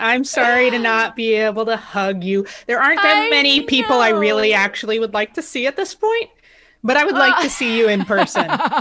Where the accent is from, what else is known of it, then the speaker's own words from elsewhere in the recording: New York, United States; I don't know about everybody else, but I'm a New Yorker.